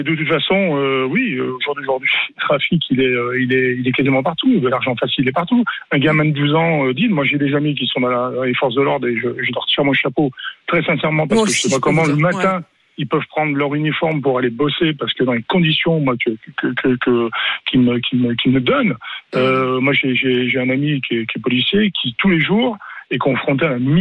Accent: Auvergne-Rhône-Alpes, France; moved away as an adult; now in Limoges, France; quand je suis arrivé il y a 40 ans, je venais de la Haute-Savoie

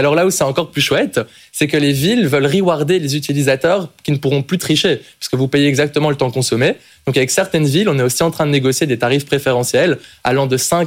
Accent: Belgium; now in France; Je suis belge, mais j'habite en France depuis maintenant une dizaine d'années. J'ai fait mes études en France.

